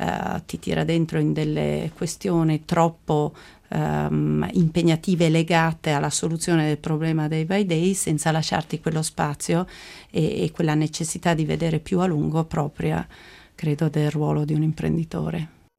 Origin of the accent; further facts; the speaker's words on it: Vicenza, Veneto, Italy; born there; now in Milan, Italy; da milanese adottiva o adottata, perché appunto vicentina di nascita